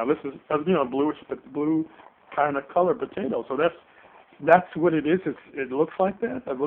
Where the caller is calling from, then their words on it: Hampton Roads, Virginia, United States; I'm calling here from Hampton Roads in Virginia.